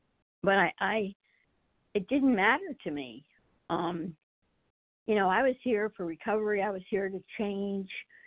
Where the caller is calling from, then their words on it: Richmond, Virginia, United States; Richmond, Virginia.